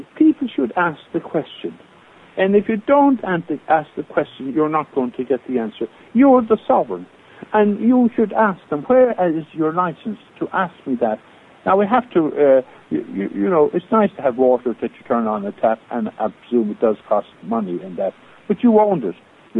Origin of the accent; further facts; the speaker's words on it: Ireland; We're a sovereign Republic of Éire.